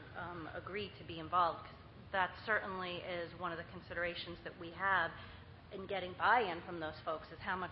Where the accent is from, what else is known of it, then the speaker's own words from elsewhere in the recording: New York City, New York, United States; from New York City